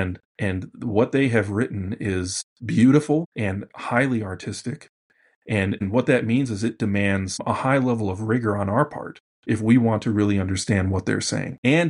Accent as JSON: {"language": "English", "region": "Michigan", "country": "United States", "said": "So I'm originally from Michigan, so closer to you all than Louisville, and I do love the North."}